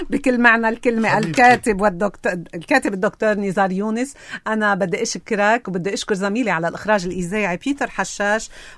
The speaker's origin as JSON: {"language": "Arabic", "country": "Lebanon"}